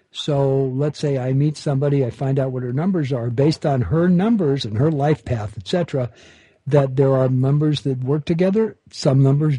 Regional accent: Chicago, Illinois, United States; born there; And I was born in Chicago, Illinois, at 5:08 a.m.

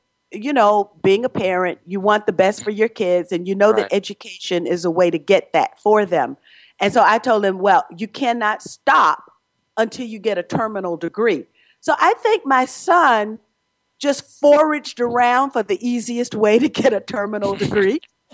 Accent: Georgia, United States; which meant that the election laws in the state of Georgia, my home state, had to be changed.

